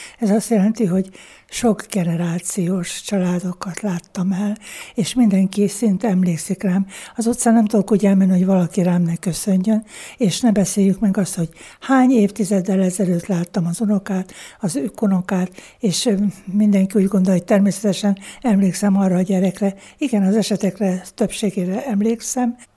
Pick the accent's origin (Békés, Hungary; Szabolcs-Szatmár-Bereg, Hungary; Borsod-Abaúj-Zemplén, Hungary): Borsod-Abaúj-Zemplén, Hungary; Miskolc; Itt születtem, gyerekkoromat, óvodáimat már itt kezdtem, Miskolc-Beletes származom, az egy nagy kulturális központ volt már akkor.